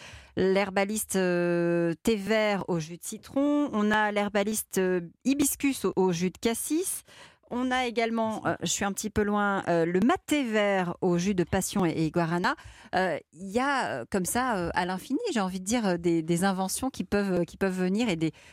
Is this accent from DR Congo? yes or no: no; France; Chez nous, en France, il s'impose de plus en plus sous toutes ses formes.